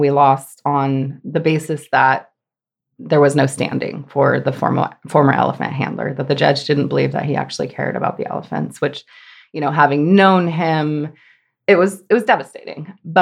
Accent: California, United States; I grew up in the San Francisco Bay Area, not in a rural area, in the suburbs

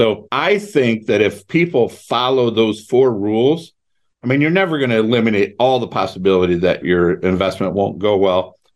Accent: Cleveland, Ohio, United States; So remember, we grew up in Cleveland. So there really was no third-party management in Cleveland because nobody invests in Cleveland from outside of Cleveland.

